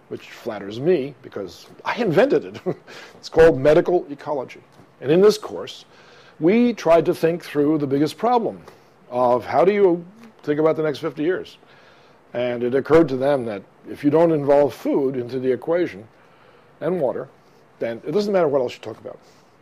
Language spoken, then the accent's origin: English; New Orleans, Louisiana, United States; I'm from New Orleans.